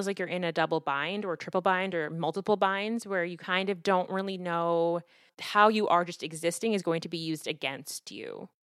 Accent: Kenya; I don't know who's Blacker than me. I'm literally from Kenya. Like, I'm literally the motherland.

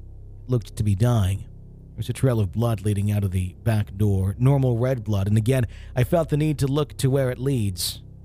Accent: Birmingham, Alabama, United States; I'm from the Birmingham area and moved to this apartment complex in an English village in mid-August of this year.

